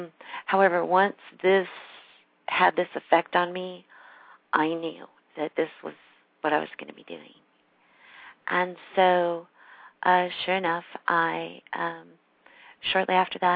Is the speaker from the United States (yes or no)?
no; Ireland; That might give you a little hint that I'm an Irish woman.